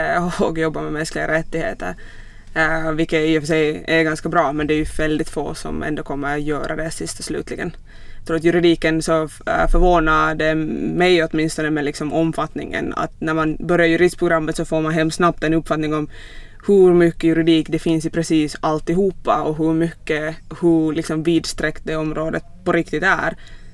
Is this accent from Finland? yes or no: yes; Kirkkonummi, Uusimaa, Finland; moved away as an adult; now in Stockholm, Sweden; Jag är från Kyrkslet, en kommun nära Helsingfors.